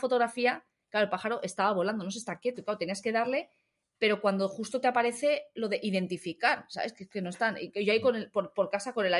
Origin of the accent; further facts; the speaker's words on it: Badalona, Catalonia, Spain; yo soy de Badalona y no lo sabía